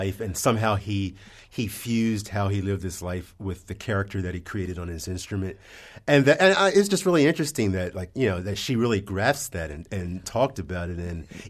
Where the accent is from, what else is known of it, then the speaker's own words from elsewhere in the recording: Wilmington, Delaware, United States; I'm from Wilmington, Delaware, and my mother was friends with Clifford Brown.